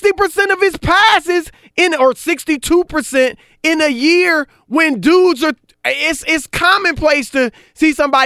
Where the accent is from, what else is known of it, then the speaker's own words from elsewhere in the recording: Ohio, United States; Oh, and I'm from Ohio.